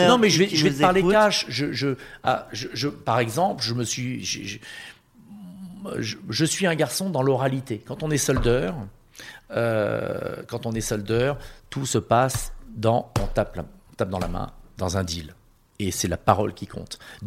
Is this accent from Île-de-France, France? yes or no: no; Marseille, Provence-Alpes-Côte d'Azur, France; vous le savez, je suis marseillais